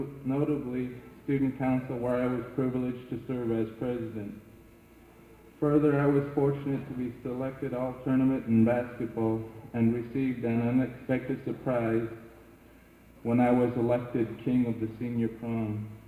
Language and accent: English; Unalaska, Alaska, United States; I became somewhat lonesome and decided to return to my hometown. After careful consideration, I decided one of my main major goals in life would be to finish high school. Consequently, I entered Unalaska High School in September of 1978.